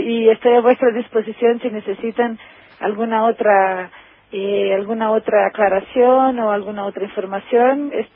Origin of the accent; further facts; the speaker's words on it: Brazil; Spanish is a second language; Sí, soy brasileña.